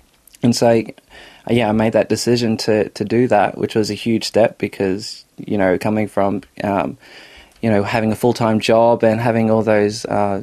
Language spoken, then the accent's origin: English; Bowen, Queensland, Australia; it kind of stems from the fact that growing up in Bowen, we often said this word a lot, which was shame.